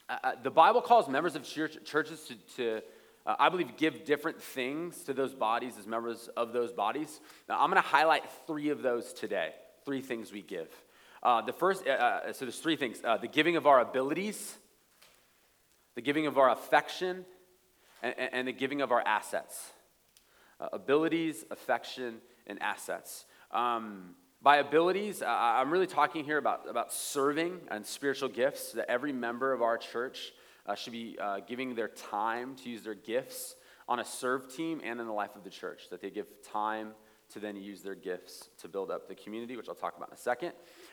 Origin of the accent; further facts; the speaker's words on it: Chula Vista, California, United States; I am from West Chula Vista and I'm in Cape Town in this Airbnb that I did not pay for.